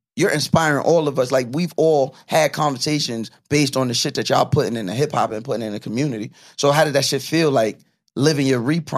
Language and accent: English; New York, United States; this nigga Vance, I grew up with on Long Island.